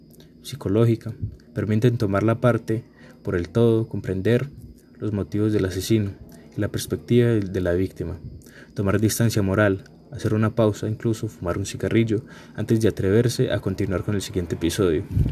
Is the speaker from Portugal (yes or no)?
no; Colombia; Cuando terminé de escribir esta novela, pensé que era impublicable en Colombia. En mi país, las cicatrices de la violencia más recientes no se han cerrado